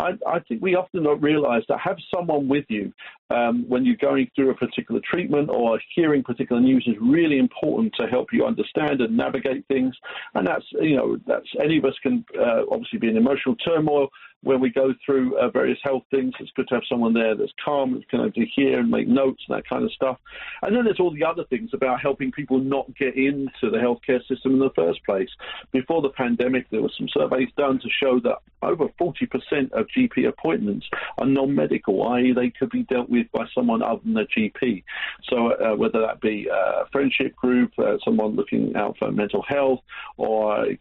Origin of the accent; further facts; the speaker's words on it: London, United Kingdom; I'm a Londoner myself.